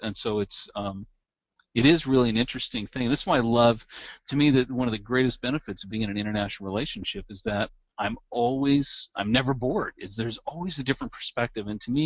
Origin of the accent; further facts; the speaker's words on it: United States; holy am I, arrogant, I'm an American, we know how the world works attitude